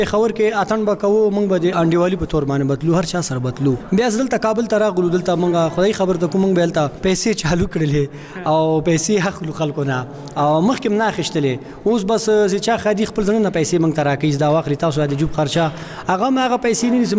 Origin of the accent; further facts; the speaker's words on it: Afghanistan; دا خو د مونږ د افغانستان یو ملي انانات او کلچر